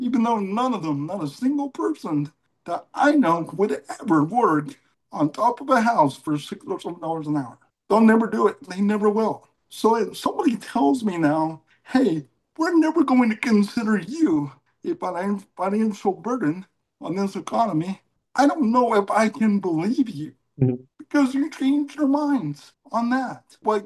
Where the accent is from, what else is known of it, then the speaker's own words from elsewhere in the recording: Allen, Texas, United States; 25 years ago, I grew up in Allen, Texas. I don't know if anybody knows where Allen, Texas is.